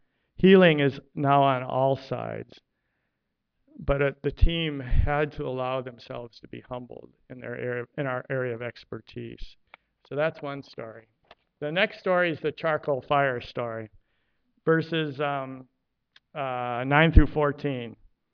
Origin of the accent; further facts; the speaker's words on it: Detroit, Michigan, United States; But this song by … was really big in Detroit. I'm from Motown.